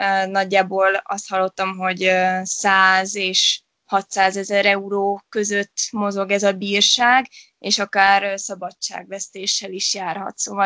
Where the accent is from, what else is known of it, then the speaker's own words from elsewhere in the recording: Sárvár, Vas, Hungary; moved away as an adult; Sárváról származom.